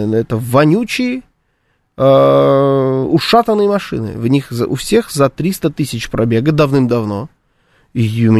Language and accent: Russian; Moscow, Russia; У нас здесь нет Вест в Москве. Мы же зажравшиеся москвичи.